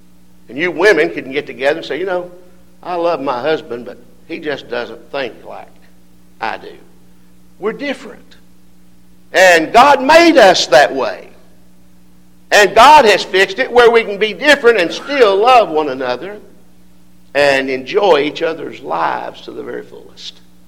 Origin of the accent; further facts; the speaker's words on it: Signal Mountain, Tennessee, United States; when I was growing up in Signal Mountain outside of Chattanooga